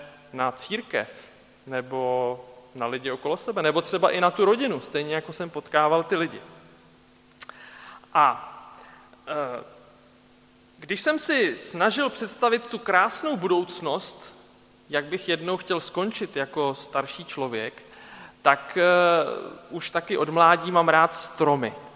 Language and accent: Czech; Krkonoše, Czechia; Já jsem z Krkonoš, tak tam byly taky období